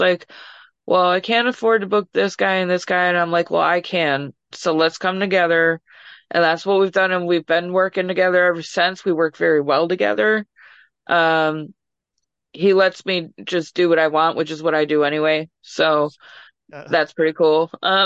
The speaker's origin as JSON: {"language": "English", "region": "Massachusetts", "country": "United States", "said": "I'm from Mass, so I don't really know Connecticut."}